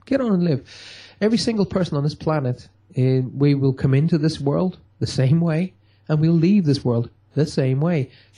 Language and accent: English; Ireland; when I grew up in Ireland, we still had horse and carts, you know.